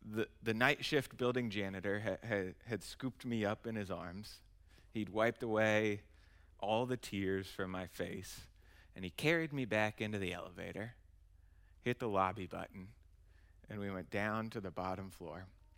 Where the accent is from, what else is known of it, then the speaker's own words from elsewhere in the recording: Indiana, United States; I grew up in Indiana and loved basketball.